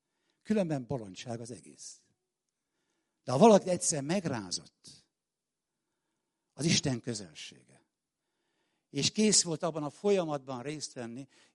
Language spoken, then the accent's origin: Hungarian; Pécs, Baranya, Hungary; Én pécsi gyerek vagyok, fiatal vagyok.